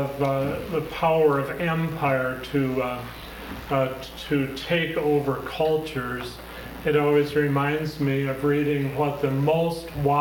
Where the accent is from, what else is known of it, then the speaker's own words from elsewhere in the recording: California, United States; I grew up on California beaches.